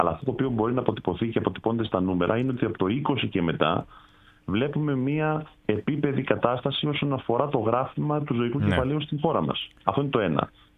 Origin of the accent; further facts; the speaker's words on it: Crete, Greece; εγώ βάζω μέσα και την Κρήτη, τον τόπο μου